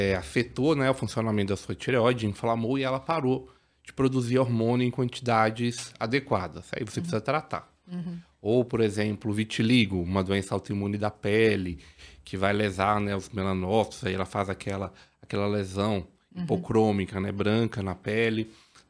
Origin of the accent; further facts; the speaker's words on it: Minas Gerais, Brazil; eu sou de Minas, eu fiz faculdade lá, residência de clínica